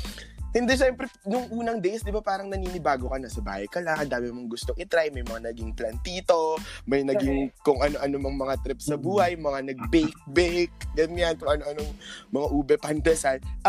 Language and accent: Tagalog; Quezon City, Metro Manila, Philippines; or QC kung taga-QC kasi ako